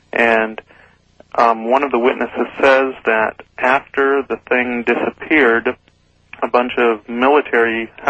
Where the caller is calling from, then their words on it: Oceanside, California, United States; Hi, I'm calling from Oceanside, California.